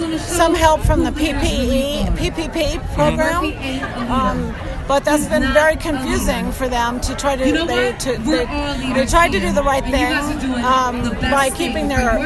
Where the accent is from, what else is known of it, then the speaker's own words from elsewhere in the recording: Neptune City, New Jersey, United States; Neptune City.